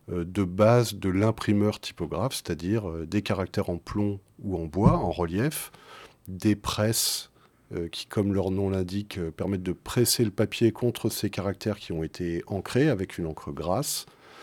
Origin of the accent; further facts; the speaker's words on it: Boulogne-Billancourt, Île-de-France, France; born there; Alors je suis né à Boulogne-Billancourt.